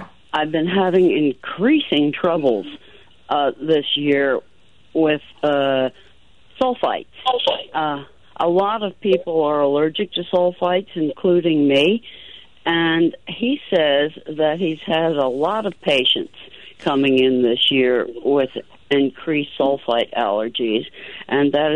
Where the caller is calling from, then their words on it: Wayne, Pennsylvania, United States; I'm calling from Wayne.